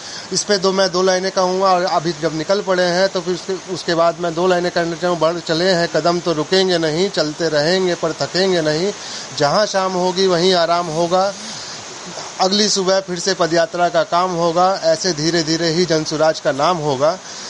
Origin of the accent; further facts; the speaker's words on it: Patna, Bihar, India; मैं पटना से हूँ